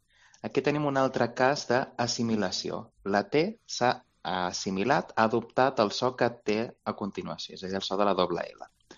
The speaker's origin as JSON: {"language": "Catalan", "town": "Tarragona", "region": "Catalonia", "country": "Spain", "said": "jo per exemple que soc de Tarragona, dic poble."}